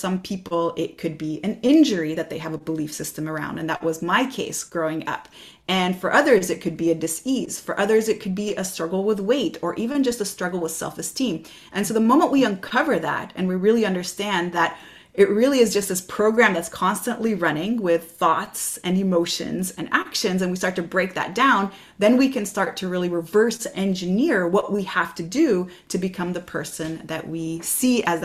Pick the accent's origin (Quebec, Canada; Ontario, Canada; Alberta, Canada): Quebec, Canada; Montreal; So I'm from Montreal, Quebec, Canada